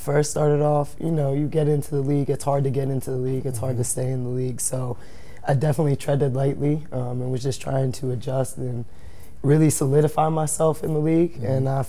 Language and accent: English; Philadelphia, Pennsylvania, United States; growing up in Philly and being a Sixers fan through and through